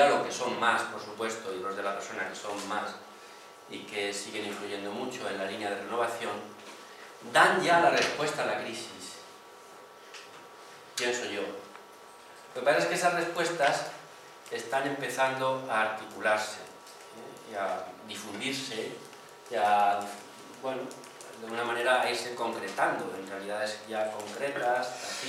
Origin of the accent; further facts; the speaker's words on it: Chile; Yo soy chileno, me presentó